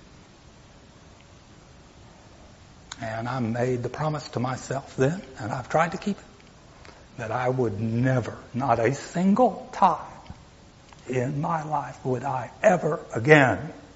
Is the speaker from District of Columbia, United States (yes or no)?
no; La Follette, Tennessee, United States; I grew up in La Follette.